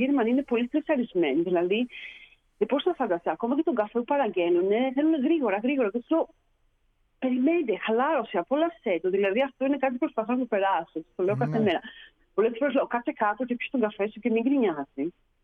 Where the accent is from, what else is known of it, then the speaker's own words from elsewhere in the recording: Ikaria, North Aegean, Greece; Δεν ξέρω, επειδή τώρα είμαι και από Ικαρία.